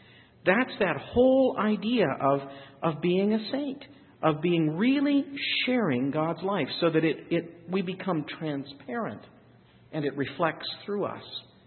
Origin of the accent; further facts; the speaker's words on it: Midwest, United States; I didn't think I had one. Absolutely. I'm from the Midwest.